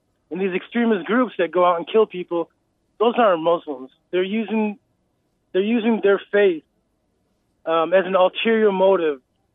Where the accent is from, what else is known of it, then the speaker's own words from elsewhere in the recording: United States; I mean, I was born and raised in America, so it's not like I'm in the Middle East.